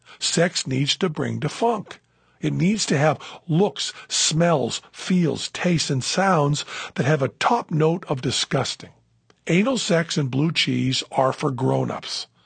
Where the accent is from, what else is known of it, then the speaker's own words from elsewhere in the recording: Massachusetts, United States; I'm from Massachusetts, and regardless of what those liars in Vermont will tell you, Massachusetts is the best maple syrup